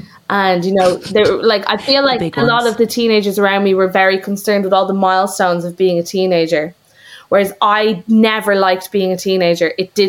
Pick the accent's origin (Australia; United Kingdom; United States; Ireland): Ireland; Dunboyne, Leinster; also born or lived in Dublin; I'm from Dublin and I'll always say I'm like a dub, but I definitely think I'm from Dunboyne, County Meath, because that's where all those kind of really intense formative memories come from.